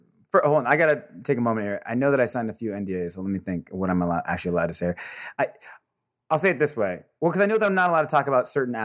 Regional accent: California, United States; I think partly I grew up in California. I've done theater, studied theater at UCLA

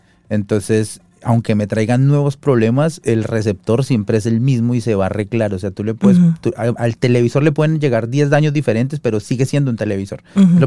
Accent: Colombia; yo hice iglesia aquí en Estados Unidos casi 5 años, casi 6 años, y ahora llevo pues en mi país, en Colombia

